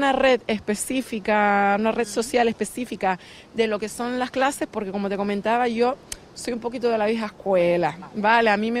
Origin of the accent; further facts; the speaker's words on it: Canary Islands, Spain; Yo vivo aquí, yo soy de Gran Canaria, tengo que decirlo. Compré aquí en noviembre del 2019, 4 meses antes de la pandemia, y soy, vamos, me siento tan afortunada que yo tengo en Gran Canaria toda mi familia, mi pareja